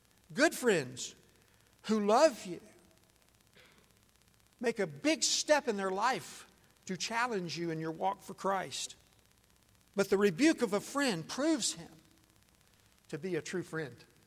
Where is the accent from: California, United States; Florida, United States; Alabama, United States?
Florida, United States; Now, I grew up in Central Florida. My dad owned a little neighborhood grocery store.